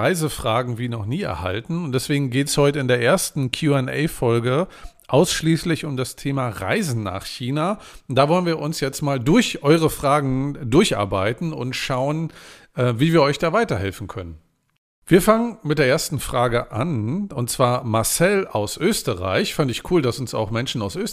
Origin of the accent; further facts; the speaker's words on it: Germany; ich komme ja aus Deutschland